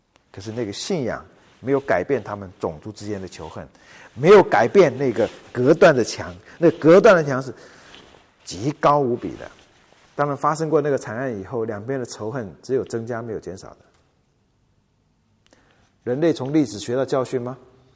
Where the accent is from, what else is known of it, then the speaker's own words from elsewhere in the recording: Taiwan; 我们从台湾来